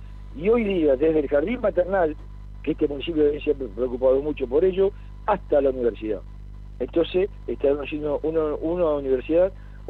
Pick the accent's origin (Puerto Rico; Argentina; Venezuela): Argentina; pero muestra cómo somos los argentinos, ¿no?